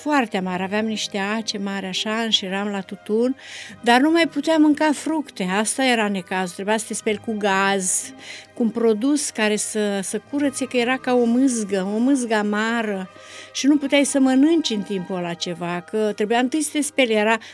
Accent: Iași County, Romania; born there; M-am născut în regiunea Iași, într-un sat frumos de deal. Zona în care m-am născut e superbă.

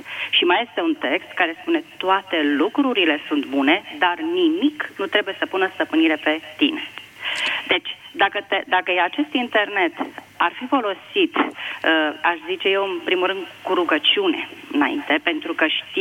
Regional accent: Bucharest, Romania; din București.

